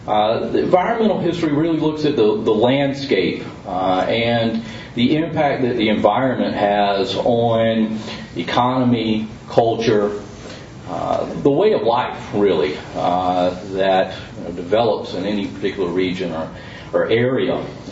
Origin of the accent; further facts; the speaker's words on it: Holly Hill, United States; also born or lived in Vance; I grew up near Holly Hill, actually in a little town of Vance. It's not really even a town. It's sort of a blink of an eye. But spent most of my high school years in Holly Hill.